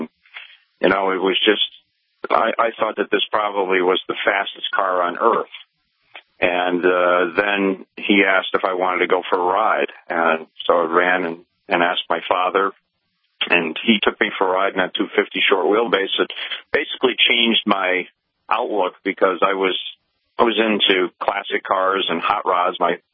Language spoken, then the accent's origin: English; Glastonbury, Connecticut, United States; now in Greenwich, United States; And so we're fortunate to live near New York City in Greenwich, growing up in Glastonbury, Connecticut.